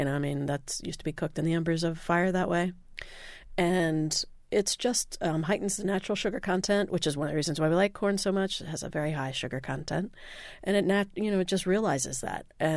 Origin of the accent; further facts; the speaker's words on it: Indiana, United States; growing up in Indiana didn't exactly.